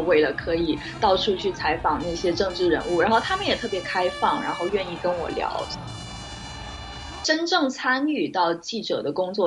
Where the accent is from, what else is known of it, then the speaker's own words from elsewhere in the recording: Guangzhou, Guangdong, China; 我是在广州长大的嘛，然后在广州就可以看到香港的电视台